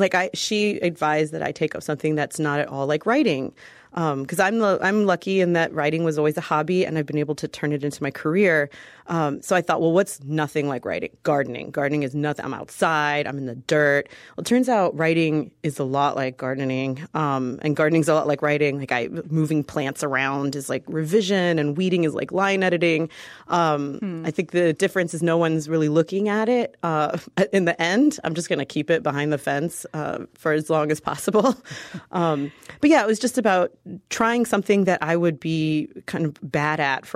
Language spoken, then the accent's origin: English; Florida, United States; I never encountered the zone concept growing up in South Florida